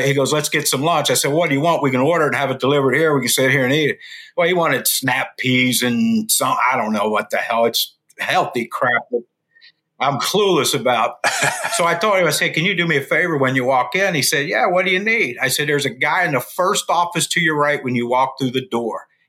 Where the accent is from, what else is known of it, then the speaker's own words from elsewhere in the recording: West Virginia, United States; because I'm from West Virginia, so there was this big mountain-looking of a man